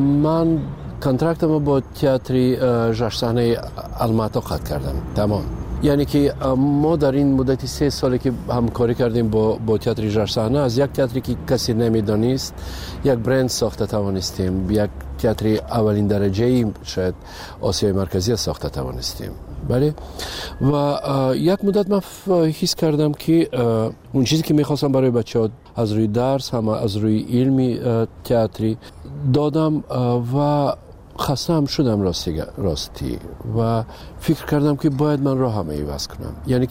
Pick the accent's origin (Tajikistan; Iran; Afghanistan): Tajikistan; وطنم خب پیش از همه تاجیکستان وطن است. بله، این خانه من است و مادرم اینجاست، فرزندام اینجاست.